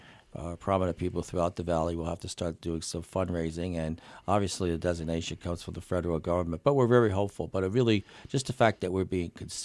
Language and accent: English; Bethlehem, Pennsylvania, United States; I really enjoyed urban education, the diversity, because I grew up in South Bethlehem.